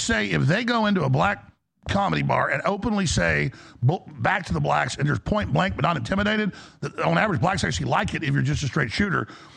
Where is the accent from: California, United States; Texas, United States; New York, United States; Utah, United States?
Texas, United States; Dallas; Because, listen, I grew up in Dallas.